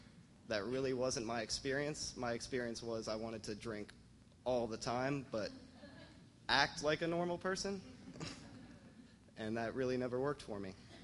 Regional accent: Tampa, Florida, United States; I was born and raised in Tampa, Florida.

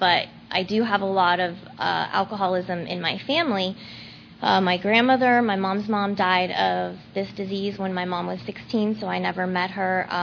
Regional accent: San Diego, California, United States; I grew up in San Diego, California.

